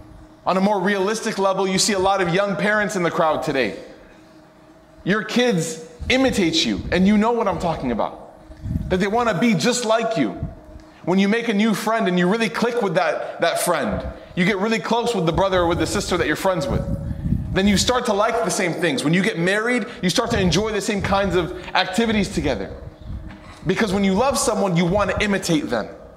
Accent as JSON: {"language": "English", "town": "Knoxville", "region": "Tennessee", "country": "United States", "tie": "born or raised there", "said": "whether it's my hometown in Knoxville"}